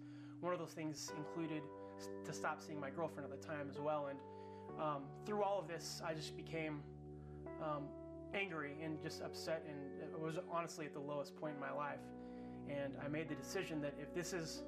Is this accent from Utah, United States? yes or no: yes; Utah, United States; I was born and raised in Utah, raised in a Mormon home with two awesome parents and three beautiful sisters. I lived a pretty typical Mormon childhood